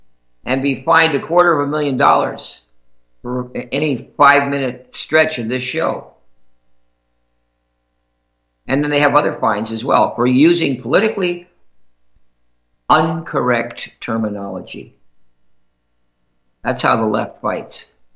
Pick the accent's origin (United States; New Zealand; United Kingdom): United States; New York City, New York; That kind of hits home to this New Yorker. I was born on Fifth Avenue.